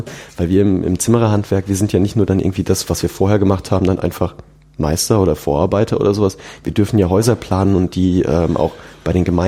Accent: Aschaffenburg, Bavaria, Germany; bei uns in Aschaffenburg auf ein Bierchen eingeladen, in meiner Heimat

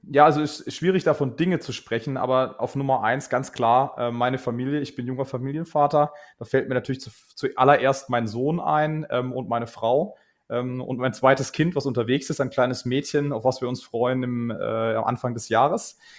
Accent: Karlsruhe, Baden-Württemberg, Germany; born there; also born or lived in Munich; Ich bin geboren in Karlsruhe, habe dort studiert, Wirtschaftsingenieurwesen an der Uni, bin dann in die große weite Welt der Unternehmensberatung nach München gegangen.

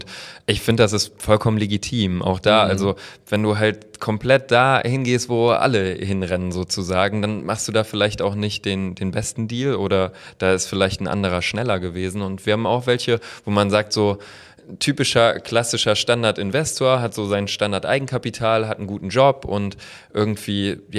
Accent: Trier, Rhineland-Palatinate, Germany; born there; now in Bremen, Germany; Ich selber komme gebürtig aus Trier.

